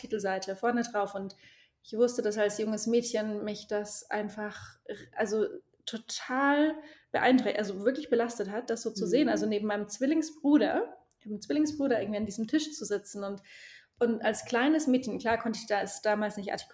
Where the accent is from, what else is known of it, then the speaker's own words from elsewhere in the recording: Bavaria, Germany; Erdäpfel, das haben wir auch in Franken. Ich bin ja Fränkin im südlichen Deutschland.